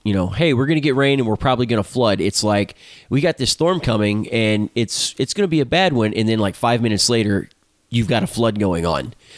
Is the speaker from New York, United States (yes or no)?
no; Texas, United States; The same thing in, you know, being born and raised in Texas. It was always like, you don't like the weather in Texas, just wait 5 minutes.